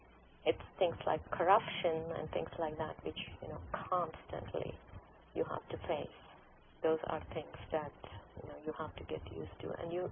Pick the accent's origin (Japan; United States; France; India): India; English is a second language; I was born and brought up in India.